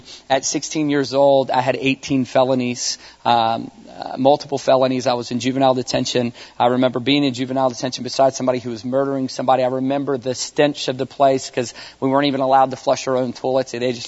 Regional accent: Newport News, Virginia, United States; I grew up in Virginia, Newport News, Virginia, in a family that my dad was a Christian

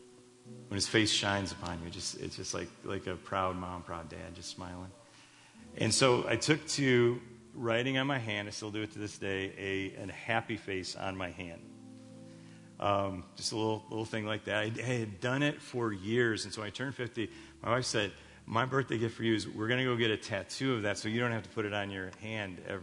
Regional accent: Chicago, Illinois, United States; I grew up in the city. I was born and raised right near Wrigley Field in Chicago, where the Cubs play. You could hear the cheers at my house when a home run was hit.

